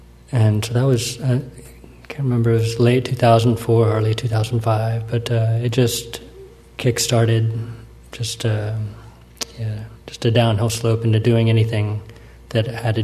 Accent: Tennessee, United States; My family was Catholic. I went to Catholic schools growing up in Tennessee.

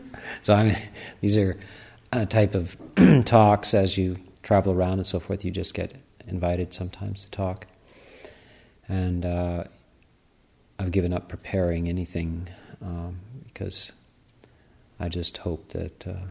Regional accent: Canada; I'm from Canada

